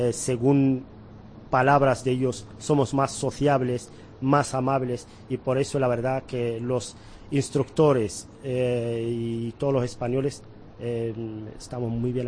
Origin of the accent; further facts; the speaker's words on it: Western Sahara; now in Zaragoza, Spain; yo soy español, de aquellos españoles del Sahara español. Pero llevo en Zaragoza 29 años que he estudiado y me considero un maño saharaui.